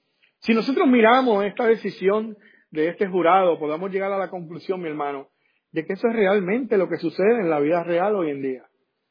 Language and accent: Spanish; Puerto Rico; yo soy de Puerto Rico y yo no sé, ¿verdad?, si mis hermanos dominicanos hacen parranda, pero en Puerto Rico eso es algo que la gente celebra.